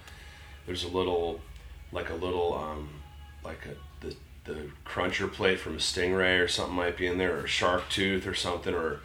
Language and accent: English; Pennsylvania, United States; but I'm a Yankee, you know, I'm from Pennsylvania. Yes, I've lived her